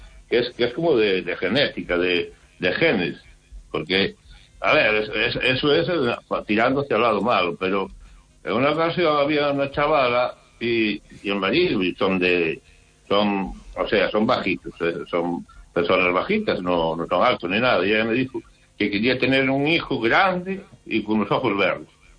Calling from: Narón, Galicia, Spain

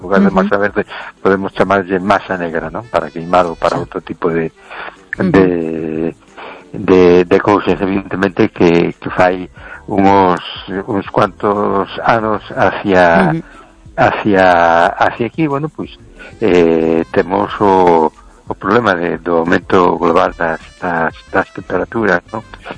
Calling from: A Coruña, Galicia, Spain; de Coruña. ¿Qué tal estamos?

